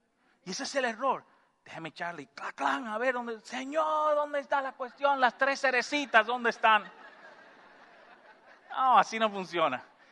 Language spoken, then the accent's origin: Spanish; Dominican Republic; Había un ujier en mi país, en República Dominicana